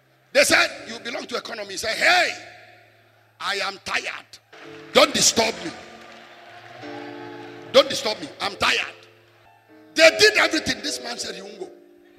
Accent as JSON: {"language": "English", "country": "Ghana", "tie": "born there", "said": "You see, I'm a Ghanaian by birth and a Nigerian by choice. That is my nationality. I'm a Nigerian by choice."}